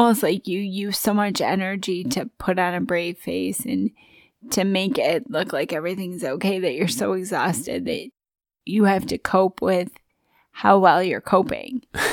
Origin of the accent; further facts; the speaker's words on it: Michigan, United States; And so I play euchre. I'm from Michigan. If you're not from Michigan, you may not play euchre often, but it's like lifeblood here in the state, shaped like a hand.